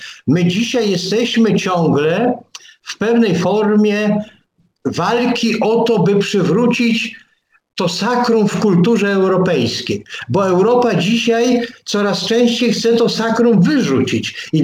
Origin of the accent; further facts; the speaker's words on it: Pomeranian Voivodeship, Poland; Jestem Kaszubą na przykład i kocham swoje Kaszuby. Jestem Polakiem. To nie przeszkadza mi, że jestem Kaszubą, żeby być Polakiem.